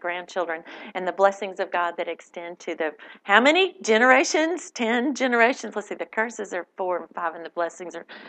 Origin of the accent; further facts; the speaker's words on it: Birmingham, United States; I grew up here in Birmingham, and I'm thrilled that my darling mother is here.